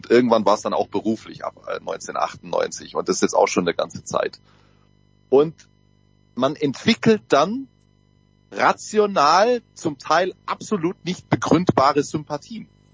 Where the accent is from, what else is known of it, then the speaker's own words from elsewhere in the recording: Southern Germany, Germany; tatsächlich kommen wir aus Süddeutschland